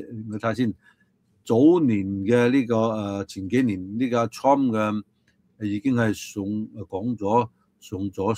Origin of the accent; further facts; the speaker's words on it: Guangzhou, Guangdong, China; 我係廣州人，我希望喺東京能夠聽到更加多粵語，更少普通話。